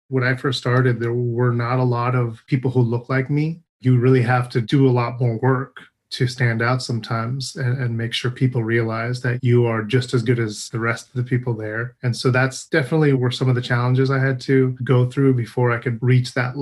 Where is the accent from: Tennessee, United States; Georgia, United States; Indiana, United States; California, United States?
California, United States; Burbank; Yeah, you know, I grew up in Burbank, California. And when you live in that kind of an area, there's lots of stuff happening.